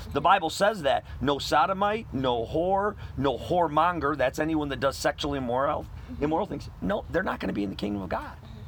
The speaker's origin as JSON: {"language": "English", "region": "Wisconsin", "country": "United States", "lives_now": "Missouri, United States", "said": "We're from Wisconsin originally. We sold everything we own to go do this. We have a small homestead smack dab in the middle of Missouri."}